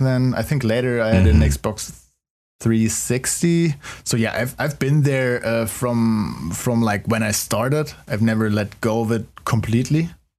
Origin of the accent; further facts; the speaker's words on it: Germany; if you think about growing up in Germany with video games, definitely for most of us, I would say parents were still kind of, well, I would say conservative at the time.